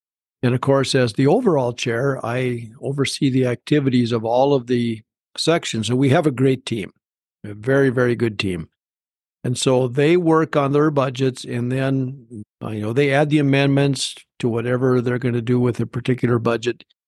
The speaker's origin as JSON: {"language": "English", "town": "Cooperstown", "region": "North Dakota", "country": "United States", "said": "I'm from Cooperstown, and we were District 23 up until the redistricting, and now we are District 29."}